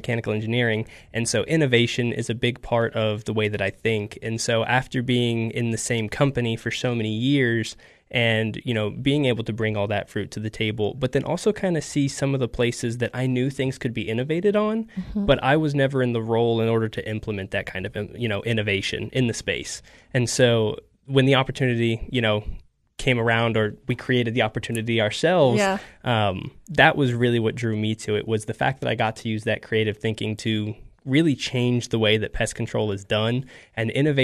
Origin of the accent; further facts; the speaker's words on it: Tennessee, United States; now in Central Tennessee, United States; And so, and he's got family here, and I'm from West Tennessee, but I've made Central Tennessee my home.